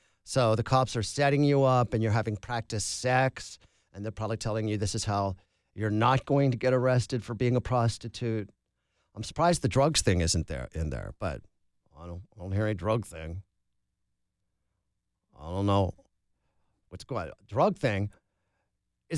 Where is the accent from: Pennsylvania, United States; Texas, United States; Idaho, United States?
Texas, United States; San Antonio; So this is great because I grew up in San Antonio